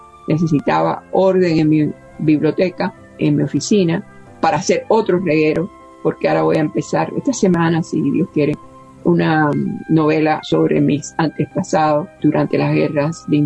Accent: Cuba; now in United States; yo me fui de Cuba, creía que sin nada, pero me llevaba un patrimonio del alma

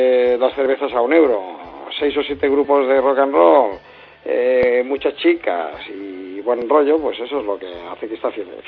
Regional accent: Catalonia, Spain; born there; en el pueblecito donde yo nací, al lado de Barcelona

